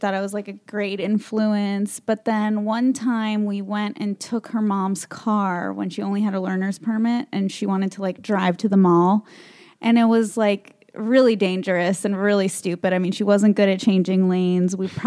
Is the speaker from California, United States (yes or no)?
yes; Beverly Hills, California, United States; I grew up in Beverly Hills on the wild streets. Yeah. Little neighborhood right outside of Compton.